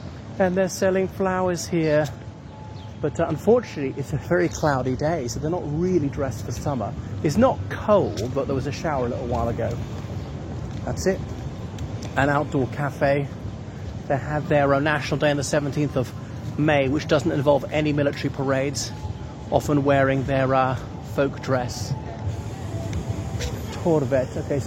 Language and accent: English; Ireland; everybody … from Ireland, speaking to you from a secret location.